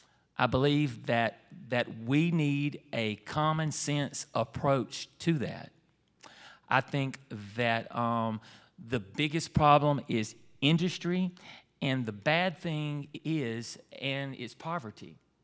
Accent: Jena, Louisiana, United States; I'm proud to tell you that I am from Gina.

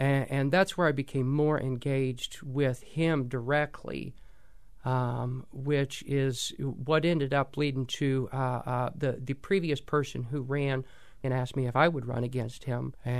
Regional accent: West Alexandria, Ohio, United States; born there; I was born in West Alexandria, Ohio, which is just to the west of Dayton, about 30 minutes. My small town roots, to me, is every bit a part of what makes me who I am as my gender identity is.

